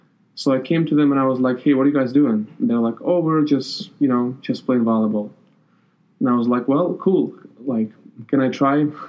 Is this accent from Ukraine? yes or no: yes; Ukraine; My hometown has approximately a population of, I want to say, 66,000 people. It's in the middle of Ukraine, so it's really convenient to go to any part of Ukraine.